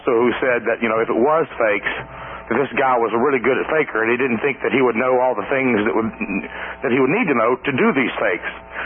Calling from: Atlanta, Georgia, United States; … in Atlanta.

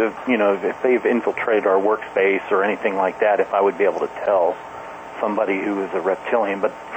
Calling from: North Carolina, United States; Hi, Kevin. … I'm calling from North Carolina.

